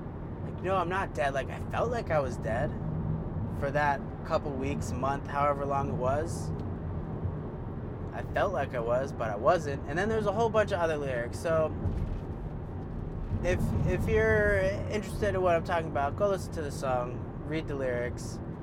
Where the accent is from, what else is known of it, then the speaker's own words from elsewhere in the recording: Maryland, United States; I'm from Montgomery County. Anyway, I really like … I don't know if it has anything to do with we were both raised basically in the same place, pretty much.